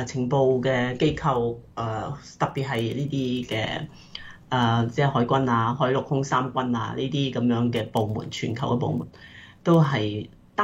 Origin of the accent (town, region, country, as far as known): Hong Kong